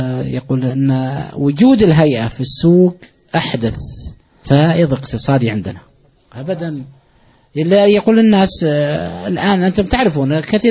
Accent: Riyadh, Riyadh Province, Saudi Arabia; وعندنا في الرياض مزعجين خلق الله

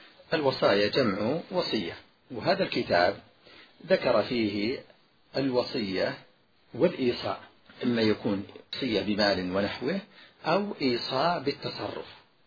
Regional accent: Najd, Saudi Arabia; ما يوجد عندنا في نجد

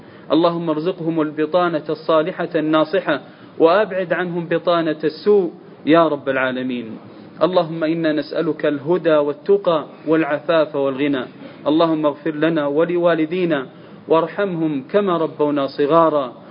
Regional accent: Saudi Arabia; واحفظ علينا في بلادنا المملكة العربية السعودية أمننا واستقرارنا

